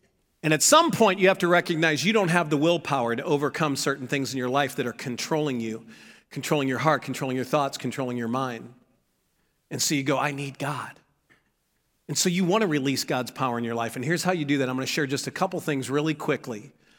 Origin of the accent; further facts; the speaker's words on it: St. Louis, Missouri, United States; I was raised in St. Louis, which is close enough to the South that everything was fried, right?